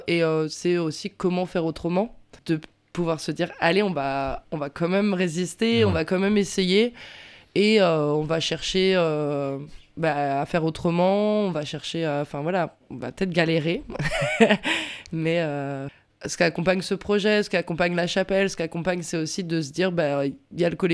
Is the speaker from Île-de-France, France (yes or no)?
no; Pays de la Loire, France; Moi, comme je disais tout à l'heure, je viens du Maine-et-Loire.